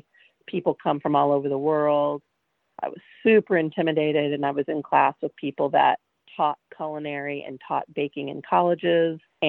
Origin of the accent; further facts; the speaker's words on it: the South, United States; because I'm also from the South.